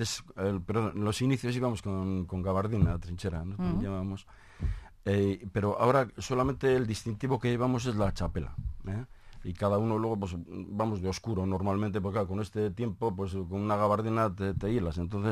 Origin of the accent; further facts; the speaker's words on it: Barakaldo, Basque Country, Spain; Yo me hago la referencia de mi pueblo, de Baracaldo.